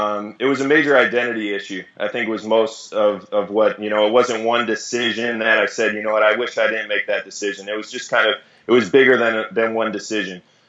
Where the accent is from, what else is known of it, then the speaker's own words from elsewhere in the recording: Florida, United States; A lot of my friends knew I wanted to come back to South Florida. This is my hometown.